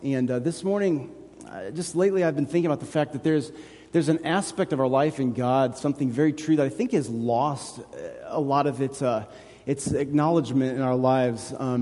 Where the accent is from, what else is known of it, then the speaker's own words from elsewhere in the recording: Kansas City, United States; Like, I'm from Kansas City. Like, we have rain.